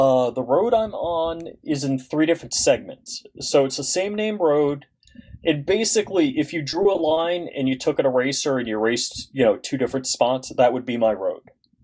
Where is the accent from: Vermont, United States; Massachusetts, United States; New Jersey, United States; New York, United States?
New York, United States; Islip; so I never realized how good the post office was in my hometown and on Long Island, New York. One, if you sent a letter to … in Islip, New York, we got it.